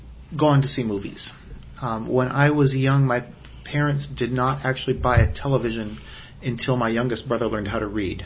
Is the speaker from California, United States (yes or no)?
yes; Berkeley, California, United States; I grew up in Berkeley, and there was a repertory theater downtown, the Berkeley Theater, that changed shows every night.